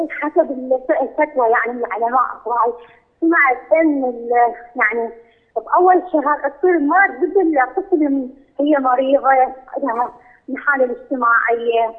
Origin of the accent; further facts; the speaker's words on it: Iraq; أنا من العراق.